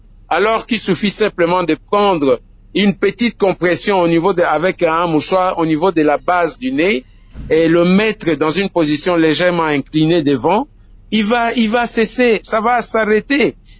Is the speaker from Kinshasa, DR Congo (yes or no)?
no; Kikwit, Kwilu, DR Congo; Ici chez nous à Kikwit, les meilleurs médecins que les gens écoutent s'appellent Docteur Ndé.